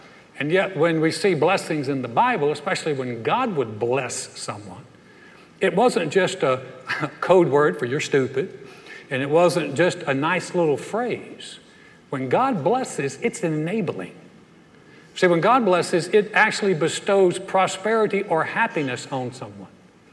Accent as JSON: {"language": "English", "region": "North Carolina", "country": "United States", "tie": "born or raised there", "also_born_or_lived": "New York", "said": "I was actually born right outside of New York City, but then my parents realized the error of their ways and got back to Georgia as quick as possible, and I was raised in North Carolina."}